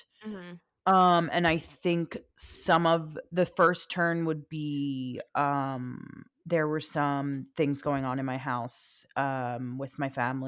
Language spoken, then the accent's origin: English; Philadelphia, Pennsylvania, United States; we're from Philly and there's like a certain life that you're told to live or expected to live.